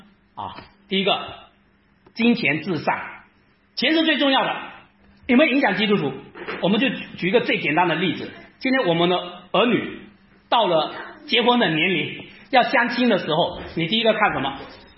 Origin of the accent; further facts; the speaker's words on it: China; 其实我们中国人啊是特别看重家庭的